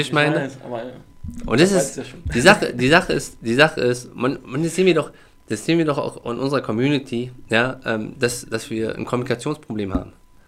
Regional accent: Germany; Ich bin Deutscher.

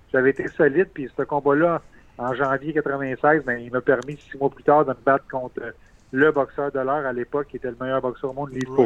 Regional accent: Montreal, Quebec, Canada; Par la suite, on a déménagé de Montréal, la famille et moi, fait que là, j'étais loin des gymnases. Je suis revenu à Montréal vers l'âge de 15 ans

